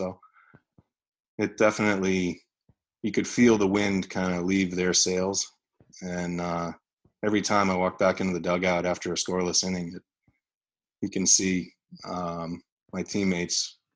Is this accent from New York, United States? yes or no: yes; New York, United States; being a New Yorker and him going to the Yankees and him becoming such a huge success with the Yankees